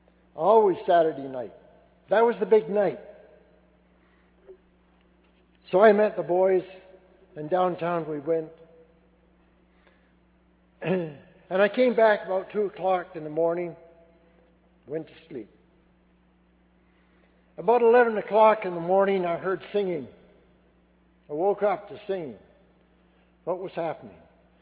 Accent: Vancouver, British Columbia, Canada; I grew up in the McDowell Division in Vancouver. It was, to me, not a very good meeting. Mostly old folks.

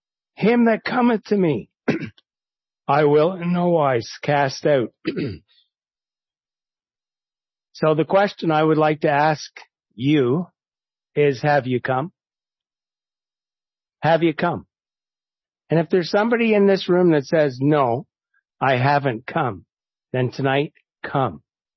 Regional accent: Ottawa, Ontario, Canada; When I was a boy growing up in Ottawa

